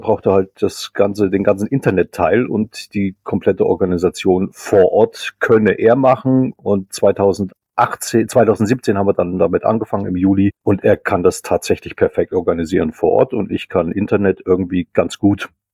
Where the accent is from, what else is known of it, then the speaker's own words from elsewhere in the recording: East Germany, Germany; Und da fuchste man sich aber als Ossi relativ schnell, Ex-Ossi